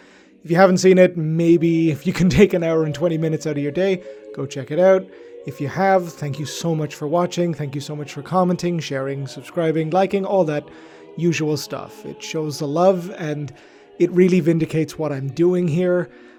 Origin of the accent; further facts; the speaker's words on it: Dublin, Leinster, Ireland; moved away as an adult; now in Toronto, Canada; I am from South County Dublin in Ireland originally, in case you can't tell, although I live in glamorous Toronto, Ontario these days. I happen to be one of those post-global recession emigrants that every Irish person knows